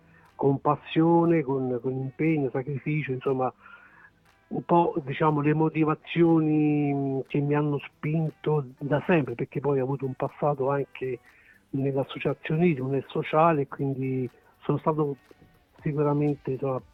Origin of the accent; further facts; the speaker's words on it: Castrocielo, Lazio, Italy; Sì, sono castrocelese d'occhio, sono nato qui, ho vissuto qui fino insomma, ad oggi nel mio paese, insomma, nel mio borgo.